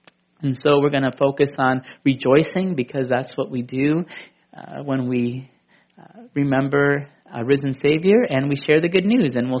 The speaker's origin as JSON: {"language": "English", "town": "Milwaukee", "region": "Wisconsin", "country": "United States", "tie": "born or raised there", "said": "this particular cemetery, Holy Cross Cemetery, is in Milwaukee, Wisconsin, my hometown, and this is actually where most of my family is buried."}